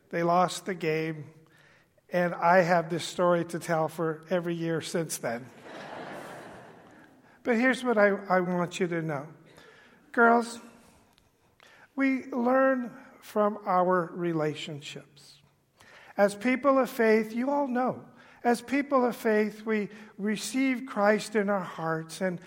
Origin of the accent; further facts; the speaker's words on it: California, United States; I grew up in Southern California as a UCLA fan.